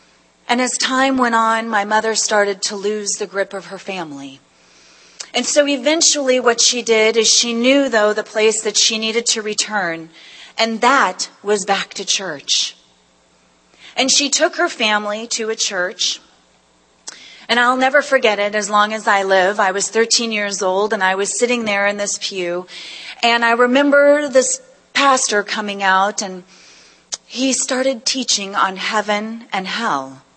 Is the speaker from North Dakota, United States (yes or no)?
yes; Cooperstown, North Dakota, United States; I grew up in a little town called Cooperstown, North Dakota. I hail from the Great Plains. It was a town of about 1,500 people, one stoplight, one movie theater, a little restaurant, and one little tiny store and a courthouse